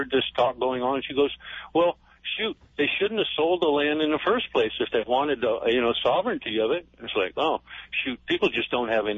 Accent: Hawaii, United States; No, I'm not. I'm a Hawaiian national.

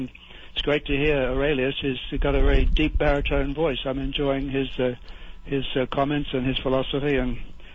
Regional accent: Australia; moved away as an adult; also born or lived in London, United Kingdom; now in United States; Well, I grew up in Australia.

